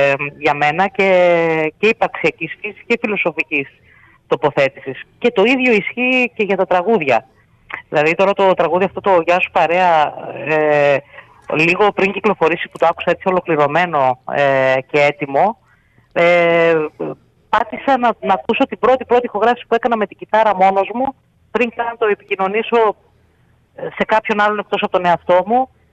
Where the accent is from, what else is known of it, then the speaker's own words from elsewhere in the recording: Serres, Central Macedonia, Greece; πήγα στο χωριό μου εδώ στις Σέρες, που πλέον δεν υπάρχουν πολλοί άνθρωποι από τα παιδικά μου χρόνια